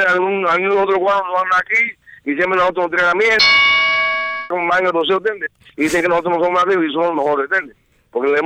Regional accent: Cuba; Yo soy gente que soy de Cuba

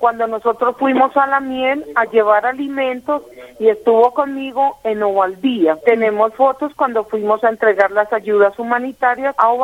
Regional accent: Colombia; Yo soy cooperante colombiana, cooperante humanitaria.

